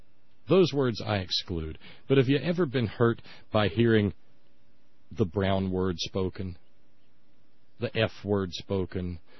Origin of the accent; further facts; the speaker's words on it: Alabama, United States; like the dry county that I grew up in Alabama